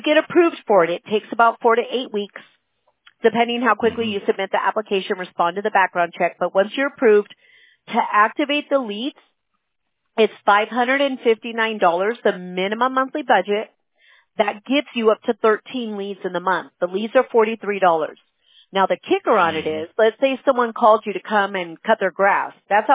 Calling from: California, United States; California.

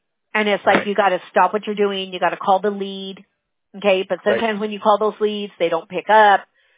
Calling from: Fountain Valley, California, United States; California, Fountain Valley. I mean, you know, we get the luxury of working from home, but I live in Anaheim.

